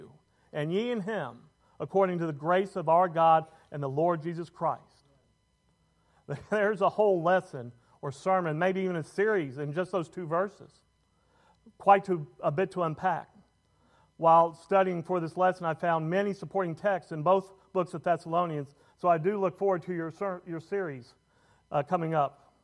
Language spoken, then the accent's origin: English; United States; As an American, I do not understand the same meaning of bringing shame to my family